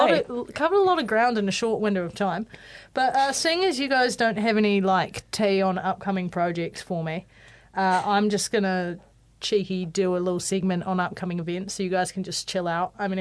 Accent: Hamilton, Waikato, New Zealand; they took us to Hamilton because it was funny because we're from Hamilton.

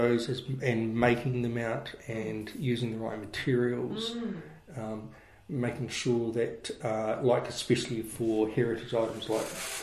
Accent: Opunake, Taranaki, New Zealand; born there; because I was born in Opanaki

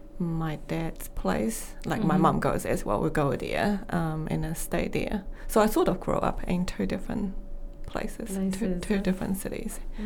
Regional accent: Shanghai, China; So I grew up in Shanghai, and my dad is from a different city. My mom lives in Shanghai, so my dad travels backwards forwards from two different places. But I mainly grew up in Shanghai and did all my studies

